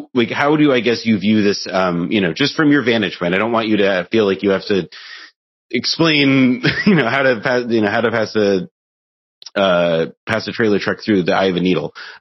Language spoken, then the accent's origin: English; New Jersey, United States; it's Bob Menendez now, who is a Cuban American from my home state, New Jersey.